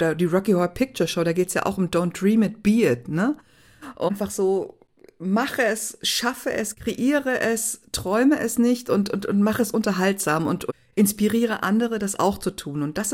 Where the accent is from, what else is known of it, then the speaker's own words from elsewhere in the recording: Munich, Bavaria, Germany; in München, in meiner Heimatstadt